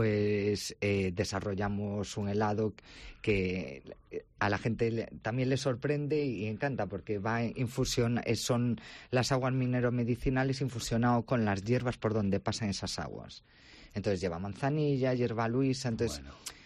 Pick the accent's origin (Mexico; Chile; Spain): Spain; Ourense, Galicia; somos de Ourense, que hay más ourensano que nuestras aguas termales